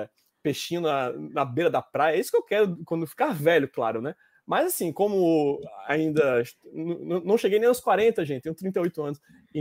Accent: Maceió, Alagoas, Brazil; now in Canada; Enfim, sou de Maceió, Alagoas.

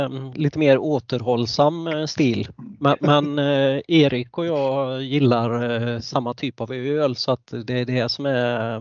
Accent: Borås, Västra Götaland County, Sweden; Jag är ju från Boråstrakten från början, så att jag stannade ju till där emellanåt

